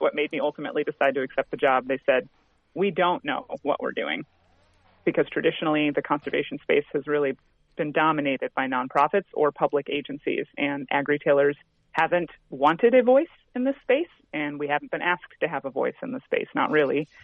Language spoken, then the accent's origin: English; Long Beach, California, United States; So, you know, I'm from California. I'm actually from Long Beach, Southern California. And yeah, so I'm a transplant to the Midwest